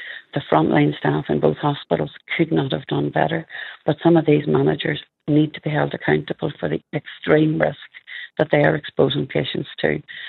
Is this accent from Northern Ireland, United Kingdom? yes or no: yes; Northern Ireland, United Kingdom; I'm from Fermanagh, so obviously those are to Derry.